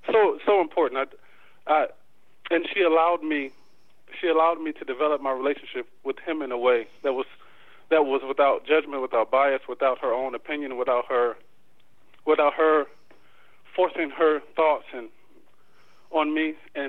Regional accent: Chicago, Illinois, United States; I grew up in Chicago while my father lived in Columbus.

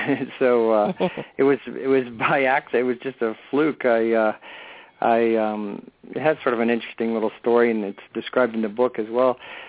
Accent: Miami, Florida, United States; And growing up in Miami, Florida, I spent a lot of time in the ocean, just really was connected to that.

